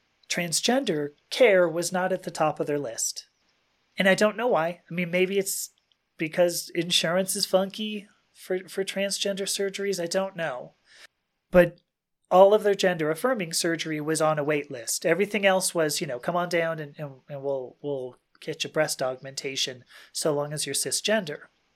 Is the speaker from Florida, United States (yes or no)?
no; Los Angeles, California, United States; I'm from California. I grew up in LA.